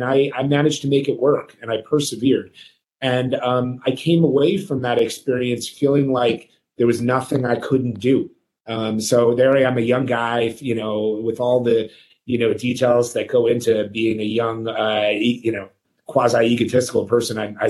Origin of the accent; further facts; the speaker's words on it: United States; I grew up in America where, you know, the customer is always right.